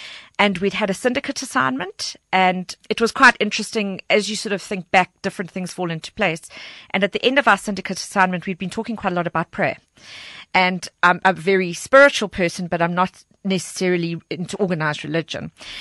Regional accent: Walkerville, Eastern Cape, South Africa; Walkerville's my hometown. I'm very proudly from Walkerville.

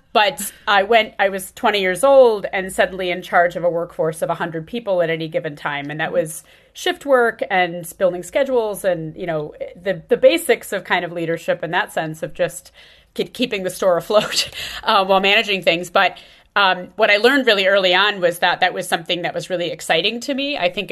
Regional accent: Midwest, United States; So I grew up in the Midwest of the US.

